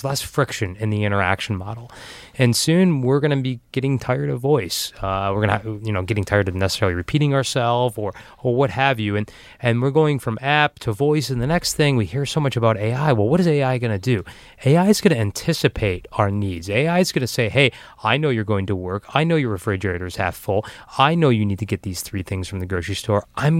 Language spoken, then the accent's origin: English; Detroit, Michigan, United States; And now when we tell people as we travel the globe that we're from Detroit, they're fascinated.